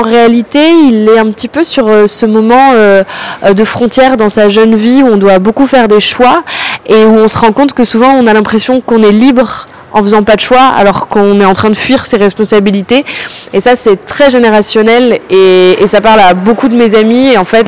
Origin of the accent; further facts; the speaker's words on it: Réunion, France; also born or lived in Strasbourg / Martinique / Basque Country; j'ai grandi à La Réunion, mais j'ai beaucoup déménagé. J'ai mes parents dans le sud de la France. Et puis, j'habitais à Strasbourg, en Martinique, au Pays Basque.